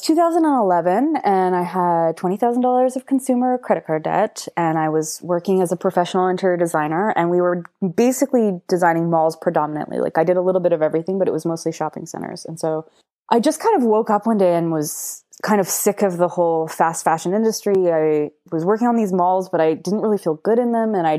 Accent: Windsor, Ontario, Canada; accent: flat Midwestern; now in Montreal, Canada; I am based out of Montreal, but I'm originally from Windsor, Ontario. So I may have a bit of a flat Midwestern accent, which came from growing up across the border from Detroit. But I've been in Montreal for 14 years now. So I'm basically a Montrealer.

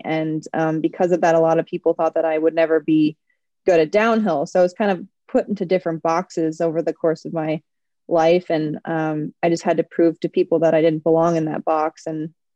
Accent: Minnesota, United States; I grew up in Minnesota, like I said

